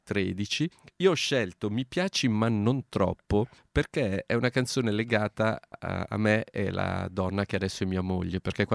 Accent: Lombardy, Italy; born there; io sono nato in provincia di Lecco, mia moglie è di Ferrara e siamo entrambi venuti a Milano perché qui potevamo fare la vita che più ci piaceva.

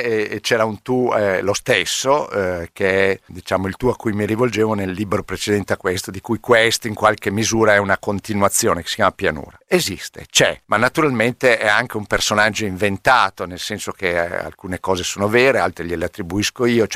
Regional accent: Reggio Emilia, Emilia-Romagna, Italy; moved away; Sono un emigrante di lusso e quindi mi sono installato dall'Emilia Romagna, dalla mia terra, da Reggio Emilia, sono venuto qua al nord.

